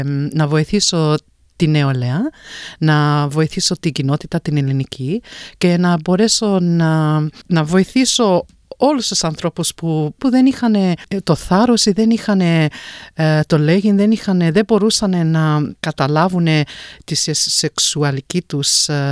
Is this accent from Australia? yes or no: yes; Melbourne, Victoria, Australia; Μεγάλωσα στο North Fitzroy, στο Miller Street North Fitzroy. Είχαμε μαγαζί εκεί πέρα, Μιούπα. Σαν πολλούς τους Έλληνες, εγώ γεννήθηκα 64, 1970, αγοράσαμε το μαγαζί.